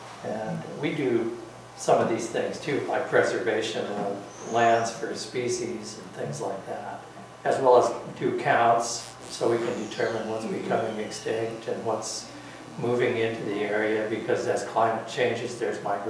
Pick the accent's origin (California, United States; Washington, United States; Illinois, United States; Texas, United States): Washington, United States; Spokane; from Spokane, part of the Friends Meeting Quakers since the late 80s. I grew up in a non-religious family